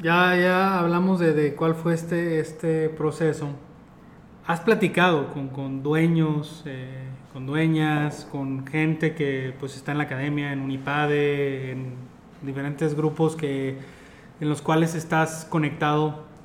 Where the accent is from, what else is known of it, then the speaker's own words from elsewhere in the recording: Mexico; tal vez como buenos mexicanos minimizamos lo que estaba pasando